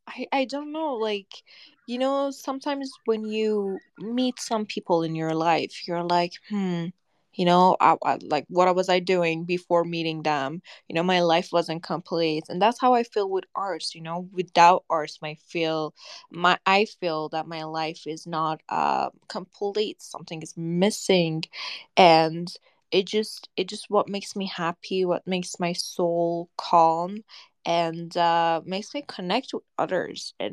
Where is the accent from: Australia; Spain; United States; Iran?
Iran; and I am from Iran.